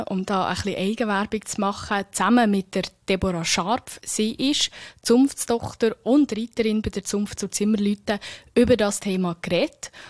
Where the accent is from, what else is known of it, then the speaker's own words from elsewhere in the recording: Bern, Switzerland; ich hocke zwar hier in der Tracht, aber ich bin Bernerin und mir ist der traditionelle Anlass doch eher fremd